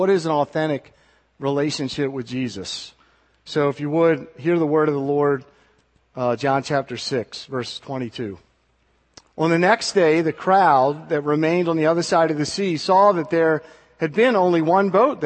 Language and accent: English; Maryland, United States; I'm from Maryland, and we don't have the kind of storms they have in Oklahoma